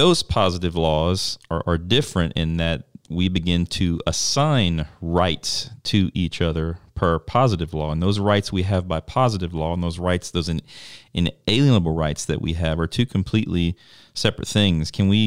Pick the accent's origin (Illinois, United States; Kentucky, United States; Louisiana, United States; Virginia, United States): Louisiana, United States; Except Louisiana, my home state.